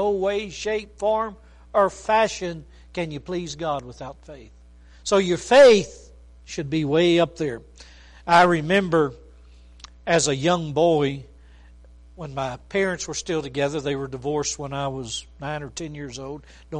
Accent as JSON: {"language": "English", "town": "Aransas Pass", "region": "Texas", "country": "United States", "tie": "born there", "also_born_or_lived": "Fort Worth / Belgium", "lives_now": "Clovis, United States", "said": "back to the place I was born in Aransas Pass, Texas, for over 15 years, pastoring there, and then from Aransas Pass, Texas, to here in Clovis, New Mexico"}